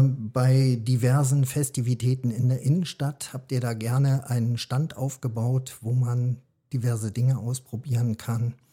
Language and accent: German; Hesse, Germany; now in Cloppenburg, Germany; Ich komme zwar nicht aus NRW, aber vielleicht gibt es ihn also in NRW. Ich kenne ihn aus Hessen nicht und lebe jetzt schon 26 Jahre hier im Raum Kloppenburg.